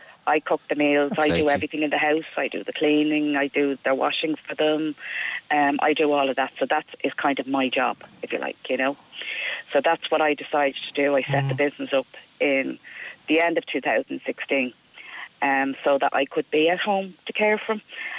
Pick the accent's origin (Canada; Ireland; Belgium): Ireland; Santry, Leinster; He was actually from Santry at the time, and I was from Santry